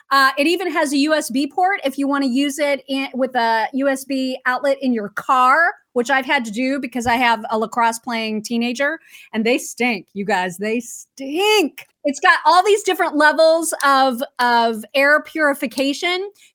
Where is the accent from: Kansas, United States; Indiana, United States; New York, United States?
Indiana, United States; Indianapolis; a story that came from the Indy Star, so my hometown newspaper